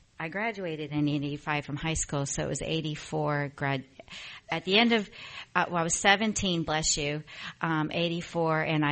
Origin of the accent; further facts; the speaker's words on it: Atlanta, Georgia, United States; I always was afraid of L.A. I'm from Atlanta.